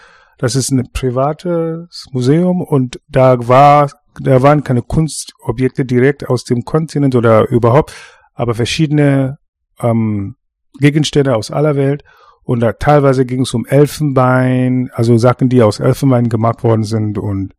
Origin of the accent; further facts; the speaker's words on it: Ghana; now in Berlin, Germany; ich bin in Ghana geboren, aufgewachsen und lebe seit vielen Jahren in Berlin